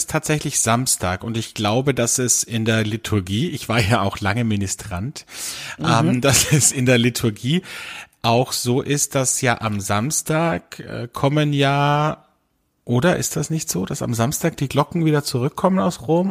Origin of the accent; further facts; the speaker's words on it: Carinthia, Austria; bei uns in Kärnten, wo ich herkomme, ursprünglich